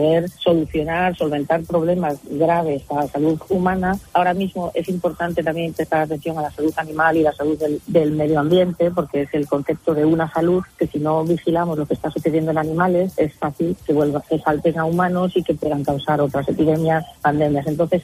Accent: Spain; moved away as an adult; como española, trabajando en el extranjero

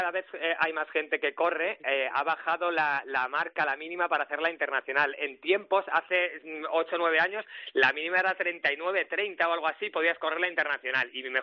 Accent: Community of Madrid, Spain; yo soy como Chema, también soy madrileño

